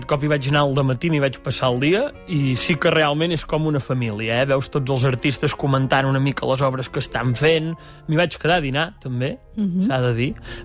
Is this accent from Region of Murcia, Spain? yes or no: no; Catalonia, Spain; Jo sóc del Lluçanès i també a vegades amb les vocals tinc algun problema.